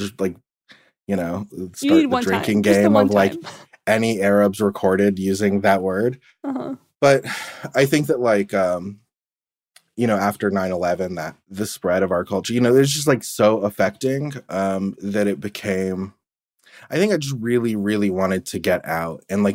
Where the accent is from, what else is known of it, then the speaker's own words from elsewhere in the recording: Midwest, United States; I think there's a lot of like invalidation of like my own experience that came along with growing up in the Midwest.